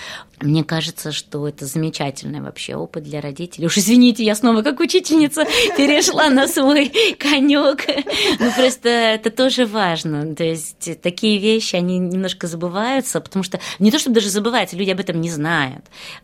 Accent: Odesa, Odesa Oblast, Ukraine; Мы из Одессы с Кириллом.

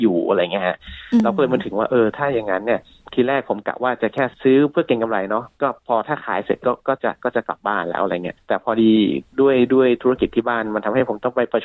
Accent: Lampang, Thailand; อย่างบ้านผมอยู่ที่ลำปางเนี่ยหรือว่าในเชียงใหม่ก็คงจะลำบาก

